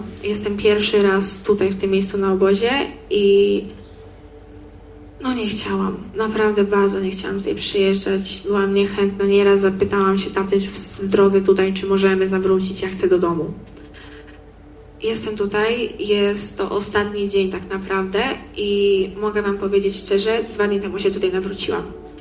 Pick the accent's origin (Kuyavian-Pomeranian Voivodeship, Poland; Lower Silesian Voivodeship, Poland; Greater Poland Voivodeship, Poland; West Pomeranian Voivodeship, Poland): Kuyavian-Pomeranian Voivodeship, Poland; Nakło nad Notecią; Mam 15 lat, jestem z Nakła i to jest mój pierwszy obóz tutaj.